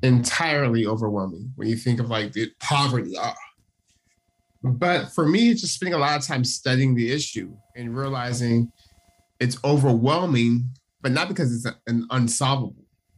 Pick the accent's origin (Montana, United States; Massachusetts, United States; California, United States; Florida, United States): California, United States; Stockton; I'm from Stockton, California. I'm a father of two.